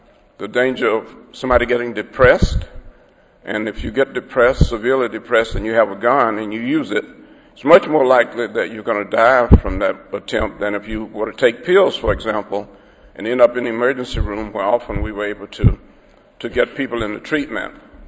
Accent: Alabama, United States; violence was sort of a way of life growing up in Alabama. I remember that when we lived out on a farm

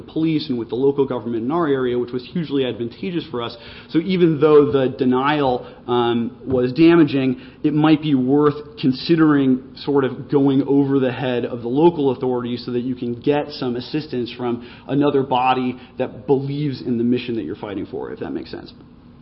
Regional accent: San Francisco, California, United States; Additionally, I'm from San Francisco originally.

